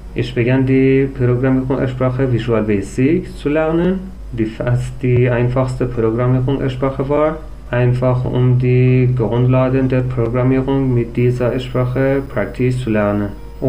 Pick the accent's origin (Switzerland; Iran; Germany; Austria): Iran; first language Persian; German is a second language; Meine Muttersprache ist Persisch. Ich kann auch Englisch und Deutsch sprechen. Ich wurde geboren und lebte in einem Dorf, fern von Stadt und Bildungszentren, in den Feldern von Weizen, Tomaten, Wassermelonen, Mais und Granatapfelgärten.